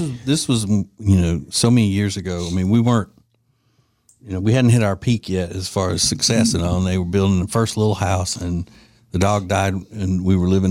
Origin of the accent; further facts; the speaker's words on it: Louisiana, United States; And North Carolina dirt is different than where we grew up in Louisiana, because it's all just red mud, red clay, you know.